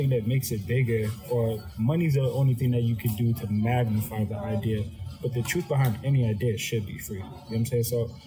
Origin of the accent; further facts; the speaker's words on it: Atlanta, Georgia, United States; we're also from Atlanta, again, the hub of Delta.